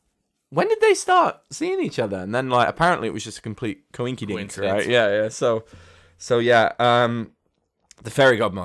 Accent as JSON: {"language": "English", "country": "United Kingdom", "said": "I'm British, okay? My mom was traumatized."}